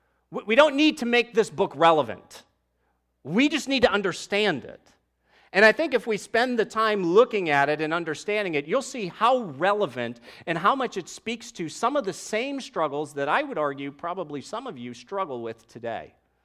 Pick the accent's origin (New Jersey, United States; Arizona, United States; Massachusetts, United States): Massachusetts, United States; Boston; you know, I'm from Boston originally expecting to feel beautiful, crisp air.